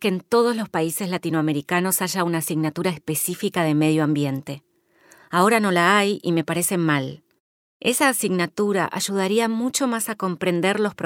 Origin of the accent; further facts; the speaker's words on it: Uruguay; Comenzamos en Uruguay, mi país natal, en escuelas y colegios